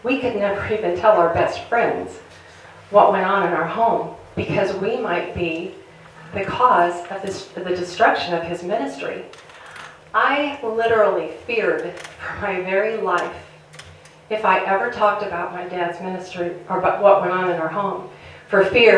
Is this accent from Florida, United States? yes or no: no; Illinois, United States; Well, I grew up outside of Chicago